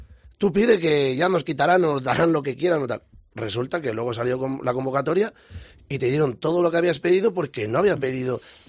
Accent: Ferreras de Arriba, Castile and León, Spain; El ayuntamiento de mi pueblo, de Ferreras de Arriba y Villanueva de Valrojo

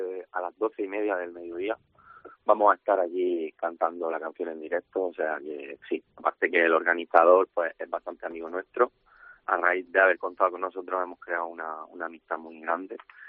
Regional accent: Molina de Segura, Region of Murcia, Spain; tengo 32 años, pero llevo toda mi vida en la música. Soy de aquí, de Molina de Segura.

